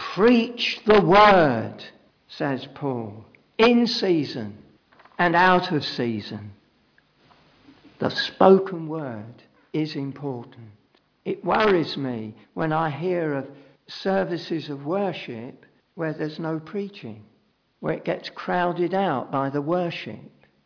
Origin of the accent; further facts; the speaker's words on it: London, United Kingdom; I can look back in my youth when I lived, obviously I'm a Londoner